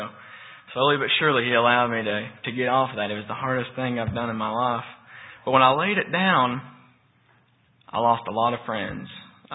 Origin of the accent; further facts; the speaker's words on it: Pikeville, Tennessee, United States; I'm from Pikeville, Tennessee, and I came out of the world.